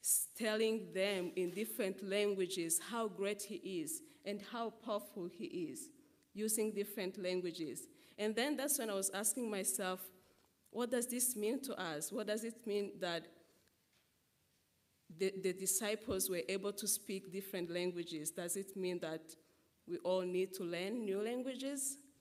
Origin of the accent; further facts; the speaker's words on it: Rwanda; moved away; I come from Rwanda